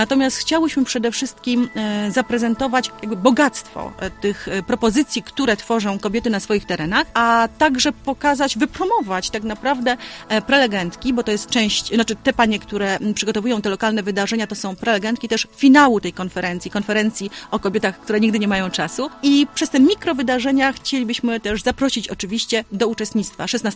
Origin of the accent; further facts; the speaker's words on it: Szelice, Opole Voivodeship, Poland; W Szelicach, w mojej rodzinnej miejscowości.